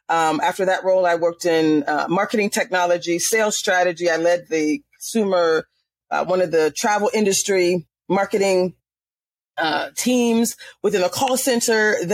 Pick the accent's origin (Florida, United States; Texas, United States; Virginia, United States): Florida, United States; let me just start by saying I'm a Florida girl. So I was born in Florida. I went to school at the University of Florida. I grew up relatively poor